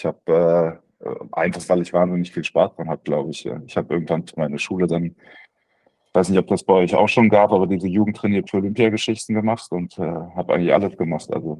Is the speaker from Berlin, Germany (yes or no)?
yes; Berlin, Germany; also born or lived in Brandenburg; Also ich bin in Berlin groß geworden, das hat gerade schon gesagt, und weil ich noch drei jüngere Brüder bekommen habe, mussten wir uns so wohnungstechnisch vergrößern und sind dann nach Brandenburg gezogen, in ein Haus.